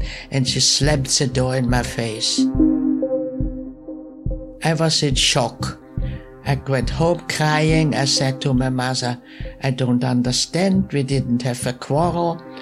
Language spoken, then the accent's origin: English; Vienna, Austria; born there; English is a second language; Well, I was born in Vienna in an extended family, and we were very, very close to each other.